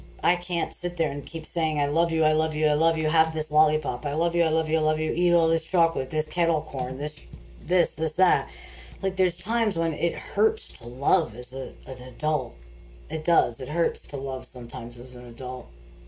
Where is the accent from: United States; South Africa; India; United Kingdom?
United States; East Coast; growing up in the East Coast like we did. It was like, you know, tons of snow and freezing